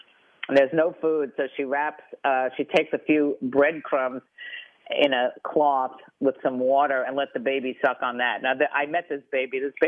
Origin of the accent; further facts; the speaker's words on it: New York, United States; You know, I come from New York, so like when it was Puerto Rican Day, we were all Puerto Rican.